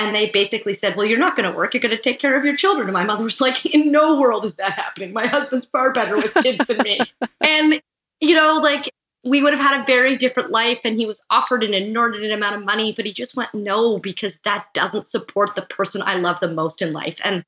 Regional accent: Toronto, Ontario, Canada; I grew up in Toronto

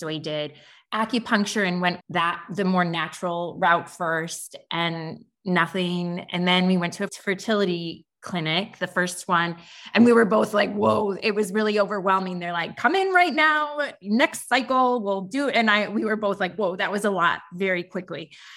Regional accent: Chicago, Illinois, United States; I'm from Chicago area.

